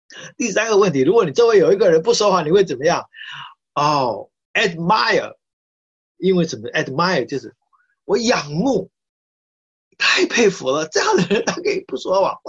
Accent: Shanghai, China; 可是你们不能怪我们上海人啊

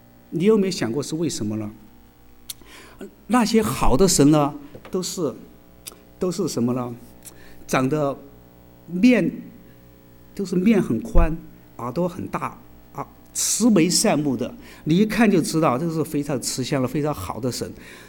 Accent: Chengdu, Sichuan, China; 我呢是来自四川成都的，我太太也是来自四川成都的

